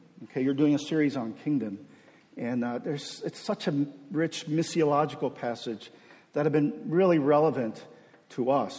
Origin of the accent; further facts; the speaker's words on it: Brazil; also born or lived in Korea; So I am Korean by birth. I was born in Korea. But at age 5, my parents kind of picked up everything, and we moved to Brazil.